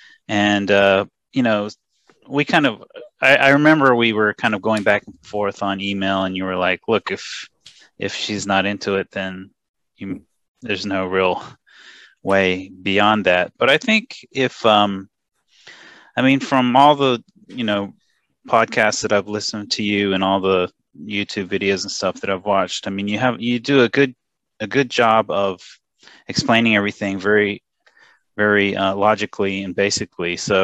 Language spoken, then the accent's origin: English; United States; I'm from America, so people that come from America, they think about real estate as buying low and selling high.